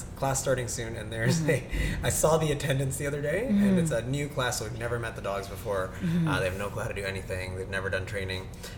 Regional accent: Scarborough, Ontario, Canada; I haven't seen them because I'm from Scarborough.

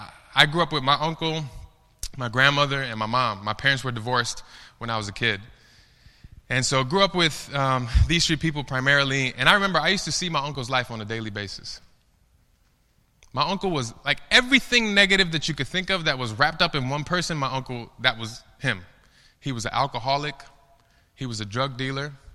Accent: Chicago, Illinois, United States; Like I told you, I grew up in Chicago. And I grew up in a pretty bad environment.

